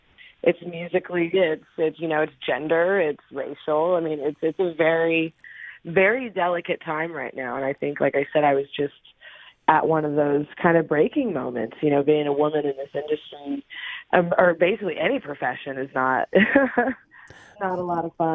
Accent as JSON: {"language": "English", "town": "Kansas City", "region": "Missouri", "country": "United States", "said": "I'm from Kansas City, Missouri."}